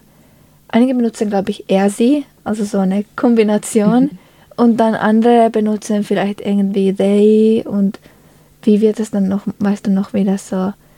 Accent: Finland; ich komme aus Finnland und wir haben nur ein Pronomen.

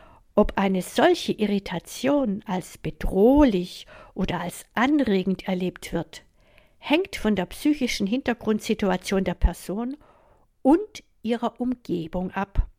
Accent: Freiburg, Baden-Württemberg, Germany; Ja, ich bin in Freiburg geboren und aufgewachsen.

